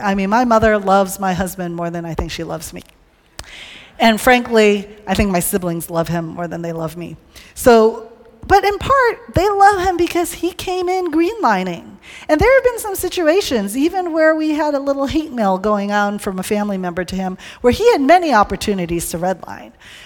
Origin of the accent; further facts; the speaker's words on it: Hawaii, United States; So he's from Maine, I'm from Hawaii.